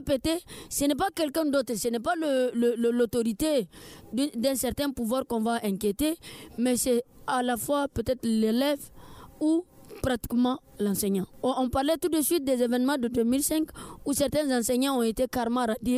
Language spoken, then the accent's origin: French; Niger; chez nous, au Niger